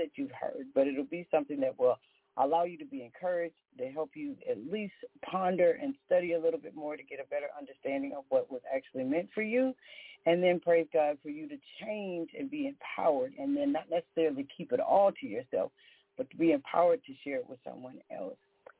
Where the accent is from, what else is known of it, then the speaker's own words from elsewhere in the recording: Minnesota, United States; Over the weekend, I had the blessing to able to go to my hometown, Minnesota.